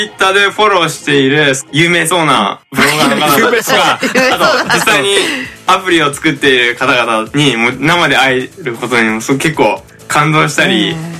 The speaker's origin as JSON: {"language": "Japanese", "region": "Gifu", "country": "Japan", "lives_now": "Okayama, Japan", "said": "あ、岡山生まれじゃないや出身岐阜ですけども、"}